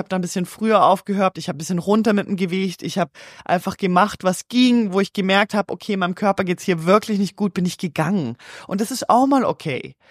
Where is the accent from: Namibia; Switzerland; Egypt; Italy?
Switzerland; Hey, schwül bei uns in der Schweiz ist nichts dagegen.